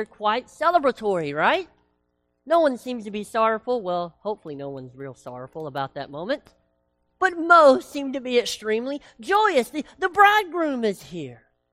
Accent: Tennessee, United States; I did say washed because I'm from Tennessee

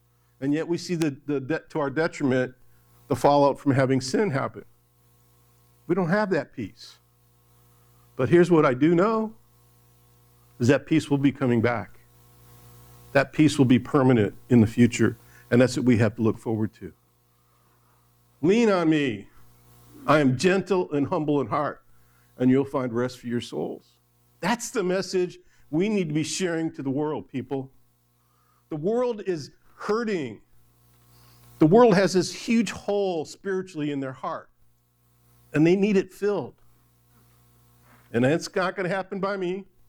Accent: Michigan, United States; Now, as I grew up in Michigan, there's something about where you were born and raised that's a little special.

